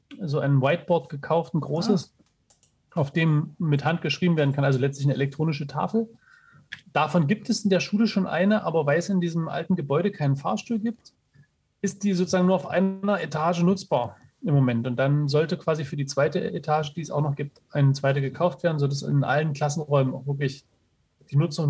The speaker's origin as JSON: {"language": "German", "town": "Dessau", "region": "Saxony-Anhalt", "country": "Germany", "said": "Also ich komme ja aus Dessau ursprünglich"}